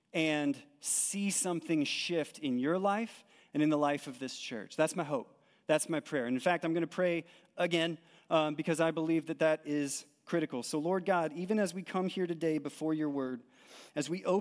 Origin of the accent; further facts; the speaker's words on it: Aledo, Texas, United States; I was born and raised here in Aledo.